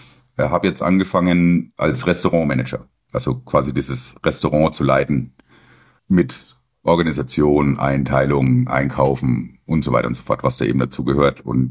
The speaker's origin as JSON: {"language": "German", "town": "Coburg", "region": "Bavaria", "country": "Germany", "said": "also Coburg muss man dazu sagen, die Stadt, wo ich herkomme, ist quasi die Bratwurst-Hochburg Oberfrankens."}